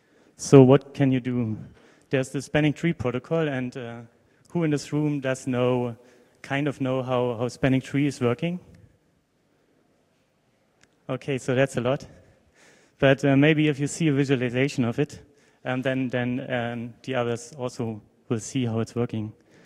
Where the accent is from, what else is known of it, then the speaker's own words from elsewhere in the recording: Berlin, Germany; I'm from Berlin, from the TFH Berlin. It's the Technical University of Applied Science here